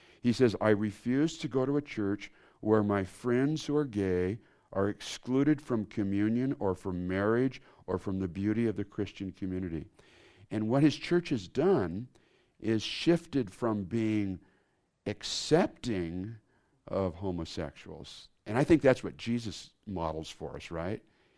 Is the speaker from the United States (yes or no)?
yes; San Diego, California, United States; I'm 62 years old, and when I grew up here in San Diego, I didn't know any homosexuals.